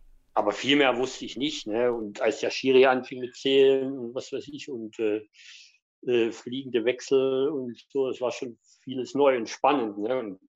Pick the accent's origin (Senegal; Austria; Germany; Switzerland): Germany; Dresden, Saxony; born there; now in Bielefeld, Germany; Und da ich eben Sachse bin, gebürtiger Dresdner